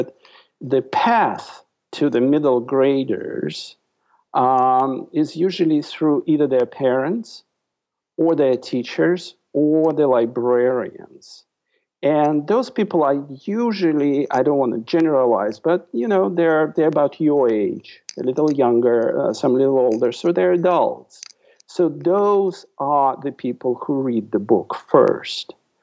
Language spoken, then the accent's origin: English; Saint Petersburg, Russia; English is a second language; moved away as an adult; now in United States; I grew up in the Soviet Union. I came to the United States when I was 27 years old in 1983. So I came as an adult. I grew up in what was called Leningrad. Now it's St. Petersburg again.